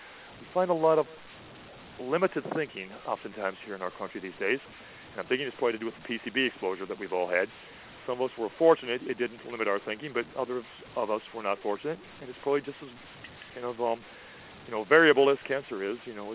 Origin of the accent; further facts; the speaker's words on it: Lisbon, New York, United States; the one that came from my hometown, the town of Lisbon. Lisbon, New York